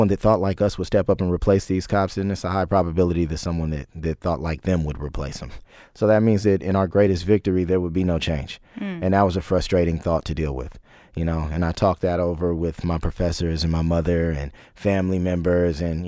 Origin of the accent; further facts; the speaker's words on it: Oakland, California, United States; also born or lived in Berkeley; I had the perspective from growing up in Oakland and Berkeley and the whole crack epidemic thing.